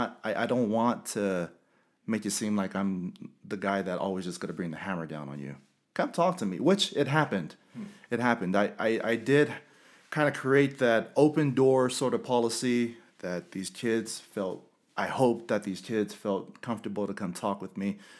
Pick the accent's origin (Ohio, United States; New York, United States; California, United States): California, United States; Carson; It reminded me of where I come from. I'm originally from Los Angeles, Carson, California, and I love where I'm from.